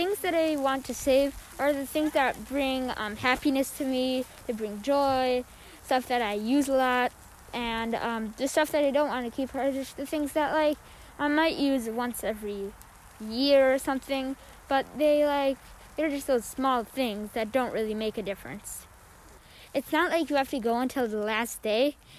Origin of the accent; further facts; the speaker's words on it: Michigan, United States; I am 11 years old and I am from Michigan.